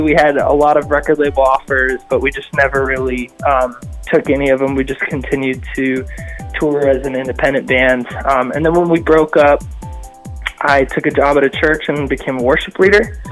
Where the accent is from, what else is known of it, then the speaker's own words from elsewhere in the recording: California, United States; Mainly because growing up in California, Hits Deep, kind of like that was like one of the only Christian tours that came out west all the time.